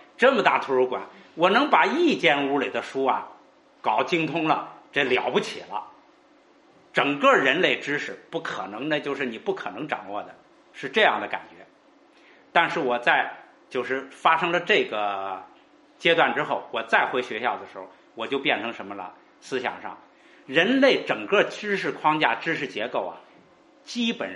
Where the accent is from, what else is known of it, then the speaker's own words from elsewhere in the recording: China; 我那个时候就想到我们中国人的那个国际关系战略啊